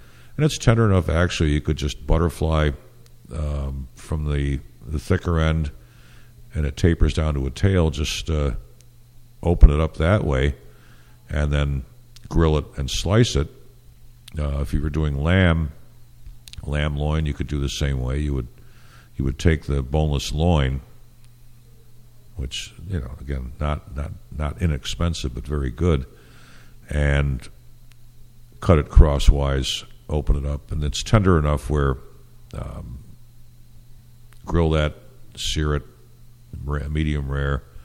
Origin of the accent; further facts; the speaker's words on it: Ireland; I'm Irish. I like potatoes.